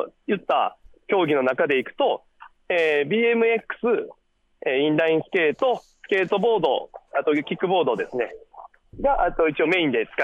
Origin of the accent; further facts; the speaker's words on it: Kansai, Japan; 僕関西出身なのもあって